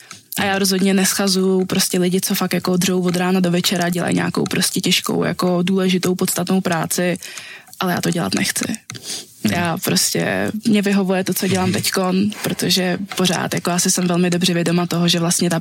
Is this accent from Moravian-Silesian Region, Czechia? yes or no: no; Olomouc, Olomouc Region, Czechia; born there; Tak narodila som sa v Olomouci.